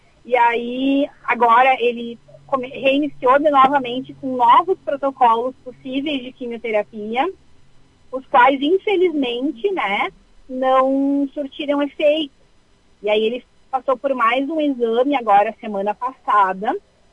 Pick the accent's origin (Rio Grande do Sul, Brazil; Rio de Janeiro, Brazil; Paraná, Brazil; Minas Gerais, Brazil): Rio Grande do Sul, Brazil; Caxias do Sul; Nós somos de Caxias, a região de referência para o transplante seria Porto Alegre.